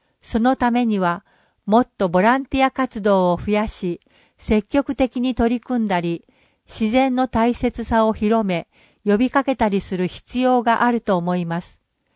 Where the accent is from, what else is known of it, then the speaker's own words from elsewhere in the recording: Iki, Nagasaki, Japan; 僕は生まれ育った息の島が大好きです。